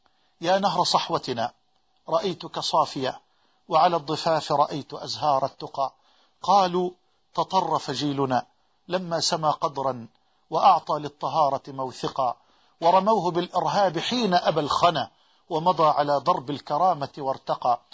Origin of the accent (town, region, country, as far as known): Egypt